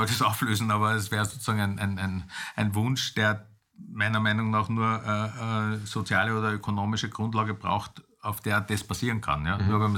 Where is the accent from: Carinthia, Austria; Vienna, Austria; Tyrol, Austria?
Vienna, Austria; Dann bin ich Österreicher, dann bin ich Europäer, kein Problem.